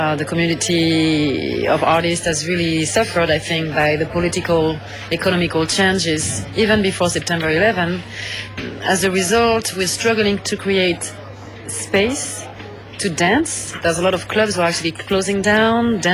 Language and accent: English; south of France, France; now in United States; I feel strongly in my identity, which is mixed now, being the fact that I am also an American, about the connection with Mediterranean music. And growing up in my neighborhood in the south of France, I was exposed to a lot of Arabic sounds.